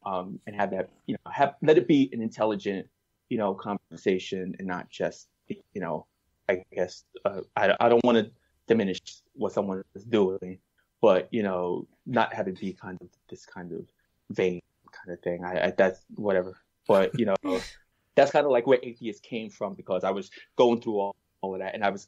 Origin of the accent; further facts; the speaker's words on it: New York, United States; So I grew up in that with my mom, who they, you know, and I came from Gun Hill Projects.